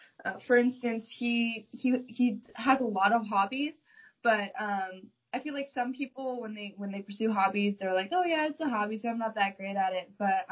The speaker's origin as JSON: {"language": "English", "town": "Yakima", "region": "Washington", "country": "United States", "tie": "born or raised there", "lives_now": "Seattle, United States", "said": "I grew up in Yakima, Washington. I was on the east side of the state. And I moved to Seattle my freshman year of high school."}